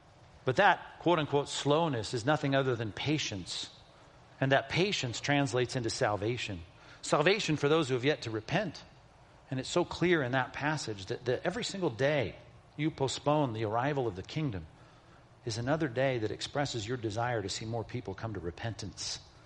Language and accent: English; California, United States; I was going, dude. I was from California.